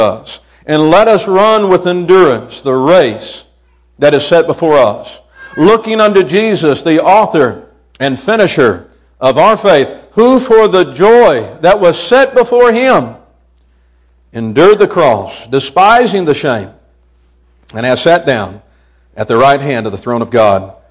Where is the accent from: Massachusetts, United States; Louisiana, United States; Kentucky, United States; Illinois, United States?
Kentucky, United States; also born or lived in Florida / Texas; I'm kind of missing the seasons I got accustomed to growing up in Kentucky.